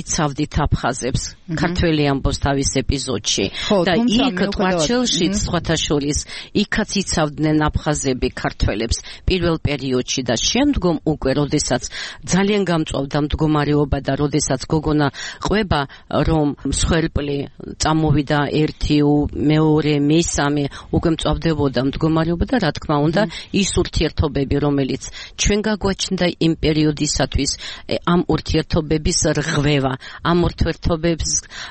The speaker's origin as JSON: {"language": "Georgian", "region": "Abkhazia", "country": "Georgia", "tie": "born or raised there", "said": "ჩემს მშობლიურ ქალაქს, იმიტომ რომ თავად მე იმ ქალაქში დავიბადე, იმ ქალაქში მე გავიზარდე და ომის პერიოდიც და ყოფნაც ომის პერიოდშიც იქ მომიწია."}